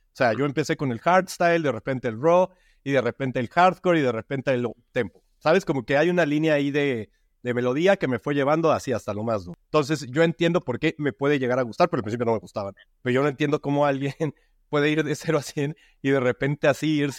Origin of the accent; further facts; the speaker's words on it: Mexico; pues hasta en mi país, en México, que la escena está realmente creciendo apenas